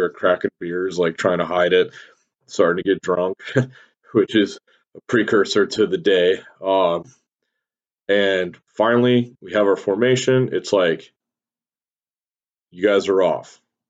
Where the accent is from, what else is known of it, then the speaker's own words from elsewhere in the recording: Indiana, United States; I'm from Indiana, but it's aesthetically, it's borderline depressing.